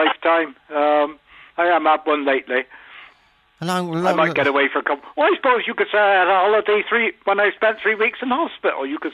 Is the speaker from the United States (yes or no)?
no; South West England, United Kingdom; born there; Oh, of course I was born into farming, yes. I was not born in Devon, I was born in Somerset.